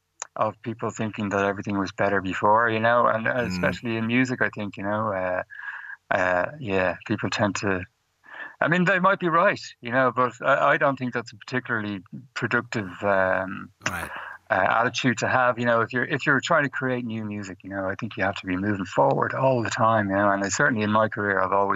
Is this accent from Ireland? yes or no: yes; Ireland; I was obviously living and growing up in Ireland